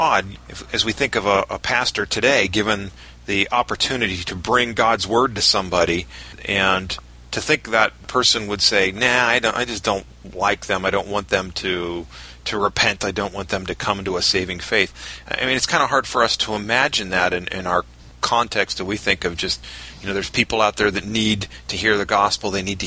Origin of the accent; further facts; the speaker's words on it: Pittsburgh, Pennsylvania, United States; I mean, the closest we come to, we're from Pittsburgh.